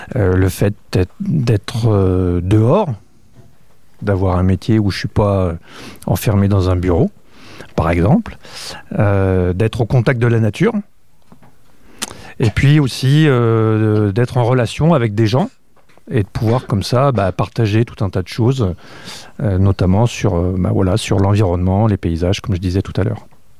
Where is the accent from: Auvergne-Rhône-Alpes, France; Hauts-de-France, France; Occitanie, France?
Auvergne-Rhône-Alpes, France; j'ai grandi donc en Auvergne, en moyenne montagne. Après, je suis parti pour faire des études universitaires en Écosse